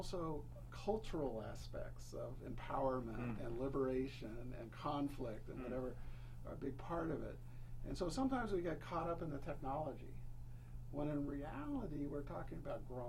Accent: Los Altos, California, United States; Well, I grew up in Silicon Valley. I went to high school in Los Altos.

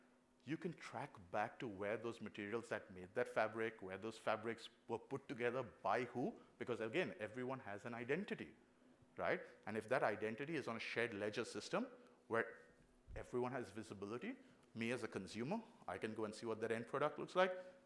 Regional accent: India; accent: Indian; now in New Zealand; and I'm from India, if you haven't figured out the accent

